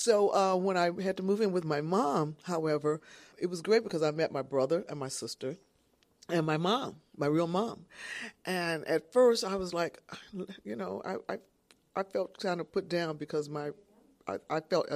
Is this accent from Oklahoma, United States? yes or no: no; Detroit, Michigan, United States; No, I grew up in Detroit, Michigan.